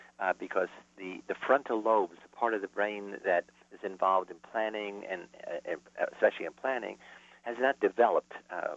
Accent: Bronx, New York, United States; my early childhood experience of being a poor kid growing up in the Bronx with a Sicilian family that lived in the total present

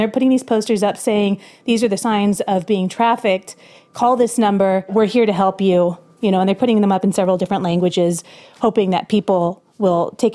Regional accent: San Diego, California, United States; I grew up in San Diego, so I remember a lot of people.

